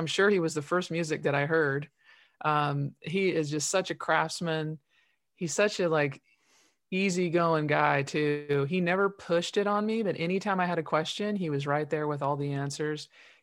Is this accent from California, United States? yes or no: yes; Los Angeles, California, United States; also born or lived in Visalia; but they had just moved to Central California, which is where we were all from originally. We moved to LA from Visalia when I was like 5.